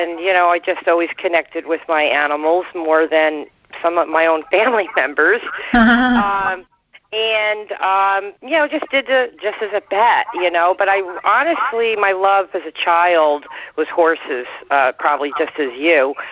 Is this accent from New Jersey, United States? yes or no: yes; New Jersey, United States; moved away as an adult; now in Argyle, United States; when we moved, my husband and I moved up here in 79 from New Jersey to Argyle, New York